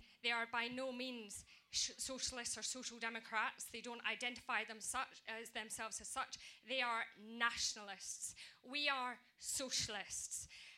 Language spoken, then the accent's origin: English; Scotland, United Kingdom; I'm a member of the Labour Party's National Executive Committee. And I am actually Scottish and have spent most of my life in the Scottish Labour Party.